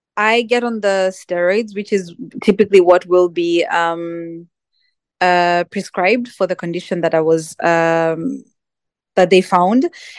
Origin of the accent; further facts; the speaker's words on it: Kenya; now in Tanzania; I'm from Kenya, but I live in Tanzania.